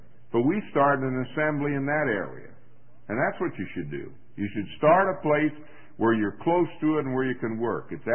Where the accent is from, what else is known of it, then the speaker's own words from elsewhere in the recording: Miami, Florida, United States; When I grew up in Miami, they come looking for you when you move into their area.